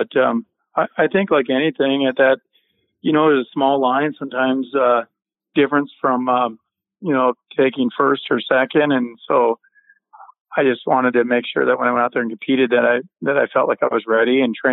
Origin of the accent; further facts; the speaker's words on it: Sidney, Montana, United States; growing up in Sydney, Montana, my high school coach, Guy Melby, believed in that same philosophy.